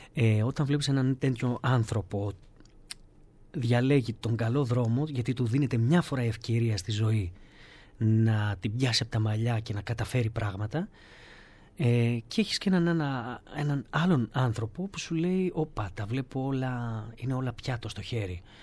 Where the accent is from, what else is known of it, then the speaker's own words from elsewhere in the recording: Metz, Grand Est, France; επειδή έχω μεγαλώσει εκεί, είναι η πατρίδα μου το Μέτς στο κέντρο